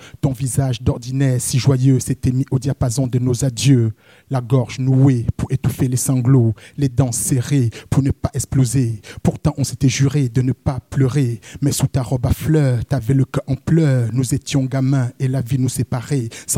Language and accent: French; Douala, Littoral, Cameroon; Et je viens des rues de Douala, donc la scène, j'y suis depuis tout petit.